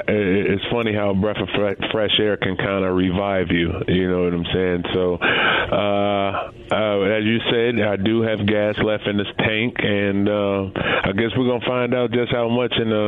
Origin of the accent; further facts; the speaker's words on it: Arizona, United States; and that's the Arizona Cardinals, and that was to come home and play for my hometown team.